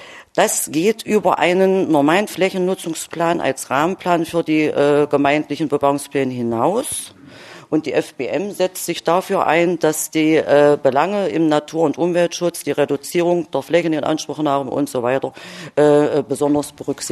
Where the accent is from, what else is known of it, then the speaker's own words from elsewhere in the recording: Lutherstadt Eisleben, Saxony-Anhalt, Germany; Ich komme aus Lutherstadt-Eisleben, bin 51 Jahre alt